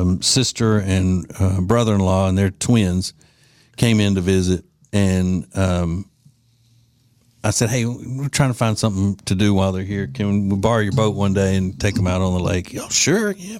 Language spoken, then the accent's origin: English; Louisiana, United States; And North Carolina dirt is different than where we grew up in Louisiana, because it's all just red mud, red clay, you know.